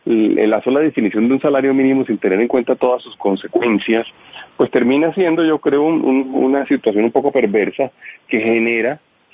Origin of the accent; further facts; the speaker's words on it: Colombia; lo que tenemos es un mercado laboral que no nos permite, como colombianos, como país, como economía, generar suficientes empleos